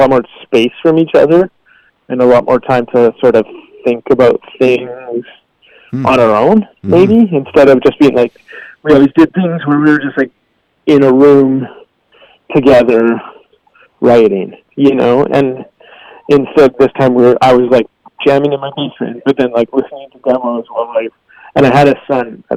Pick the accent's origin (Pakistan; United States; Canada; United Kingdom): Canada; Winnipeg, Manitoba; also born or lived in Toronto; I grew up in Winnipeg and I lived in Toronto for 10 years, and I moved back to Winnipeg right after we finished making Searching for Zero.